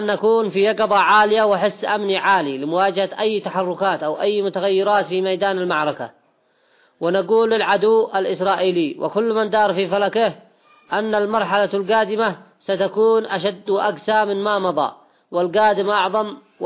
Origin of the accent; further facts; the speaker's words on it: Yemen; أما بالنسبة لنا كيمنيين فنحن مستمرين في نصرة أخواننا في غزة